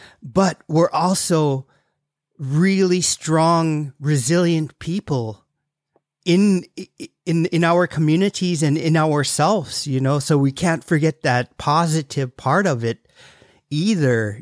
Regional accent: Bethel, United States; Like I'm from Bethel, and when I go back home, there's a feeling that I get, you know, like, oh, you know, this is where I grew up, this is where I was raised

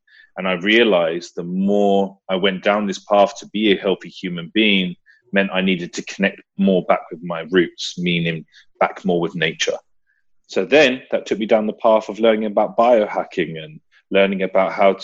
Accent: London, United Kingdom; also born or lived in Wales; now in Australia; So yeah, I was brought up in London, obviously, like I said, and then I moved to Wales.

